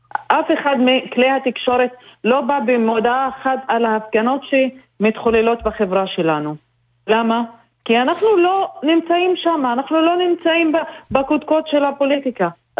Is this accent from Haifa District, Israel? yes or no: yes; Baqa al-Gharbiyye, Haifa District, Israel; אני בבקה.